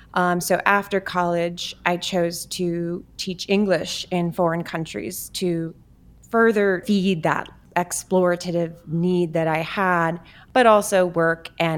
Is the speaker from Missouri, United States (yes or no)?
no; Rutland, Massachusetts, United States; also born or lived in Worcester; I am native to this area. I was born in Worcester. I grew up in Rutland. I left the area for a long time as a young adult.